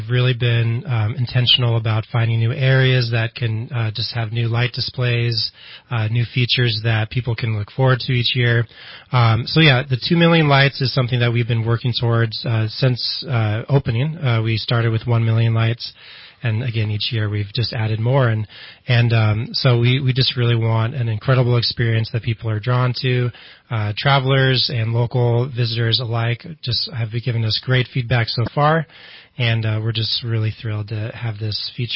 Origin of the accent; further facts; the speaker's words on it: West Coast, United States; also born or lived in Minneapolis; I have moved around a little bit. I moved here from Minnesota, but I grew up on the West Coast.